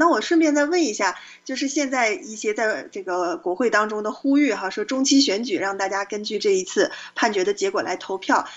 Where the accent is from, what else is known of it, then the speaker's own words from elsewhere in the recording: China; 我们中国人讲就事论事哈